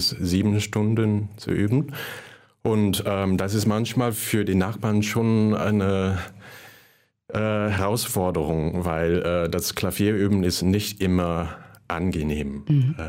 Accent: Hong Kong; als Kind in Hongkong musste man irgendwas Neues lernen.

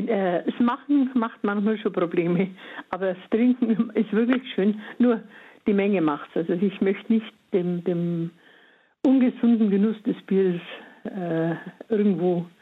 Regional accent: Bavaria, Germany; Ich komme aus dem Fränkischen und da gab es bei uns mehr oder weniger Most oder Apfelwein.

